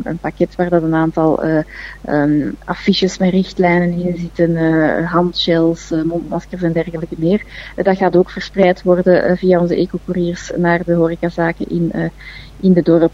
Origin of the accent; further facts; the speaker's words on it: Mechelen, Flanders, Belgium; Het enige wat wij allemaal samen kunnen doen als Mechelaars is om daar echt bewust mee om te gaan.